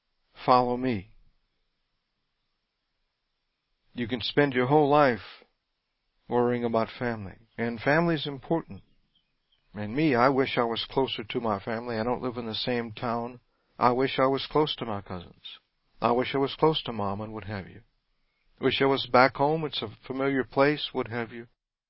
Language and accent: English; Louisiana, United States; hey, I'm a Cajun from South Louisiana, I love a good crawfish boil.